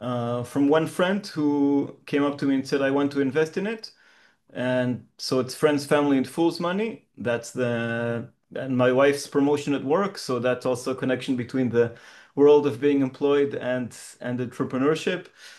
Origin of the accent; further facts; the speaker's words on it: Israel; English is a second language; also born or lived in Canada; now in Barcelona, Spain; No, I was born in Israel. I'm Israeli. I spent 2.5 years in Canada.